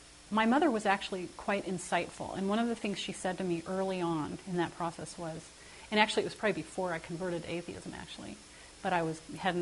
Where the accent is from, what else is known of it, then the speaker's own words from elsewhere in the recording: Dallas, Texas, United States; now in Louisiana, United States; When I moved from Texas to Louisiana, we had lived in a big urban, well, in Dallas, and I used to go to this stream on my bicycle and sit and watch the water.